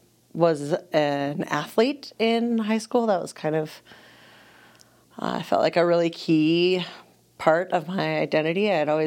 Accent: Minnesota, United States; I grew up in Minnesota in a family of five kids. I'm the second oldest. And I grew up in a really small community of church and attached school where I attended from K through 12.

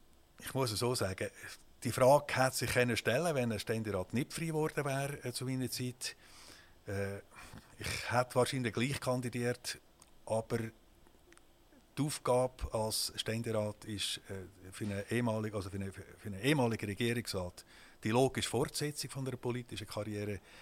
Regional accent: Attinghausen, Uri, Switzerland; Also ich bin ein Bürger von Attinghausen, bin geboren in Attinghausen, aufgewachsen in Attinghausen, lebe immer noch in Attinghausen. Also ich bin ein waschechter Attinghausen

